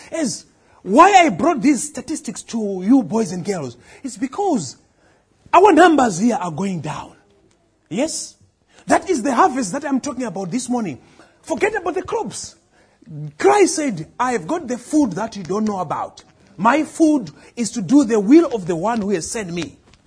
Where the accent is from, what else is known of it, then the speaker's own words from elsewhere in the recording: Zimbabwe; I come from Zimbabwe, but I'm here preaching in this church.